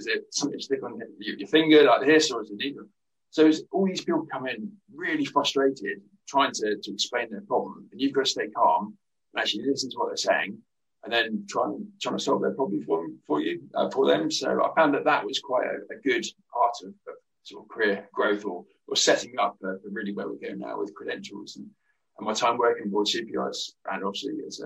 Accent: Guernsey; also born or lived in Oxford; I was born in Oxford, lived in Oxford, UK for about 10 years. And my family moved to Guernsey way back in 1989, I think it was, something like that. So came over to Guernsey

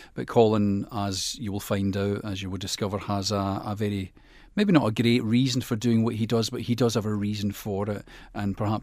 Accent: Dumbarton, Scotland, United Kingdom; I grew up in Dumbarton, so a lot of Hobbs Bray is based on childhood country walks. You know, I grew up in an area of Dumbarton called Bellsmire

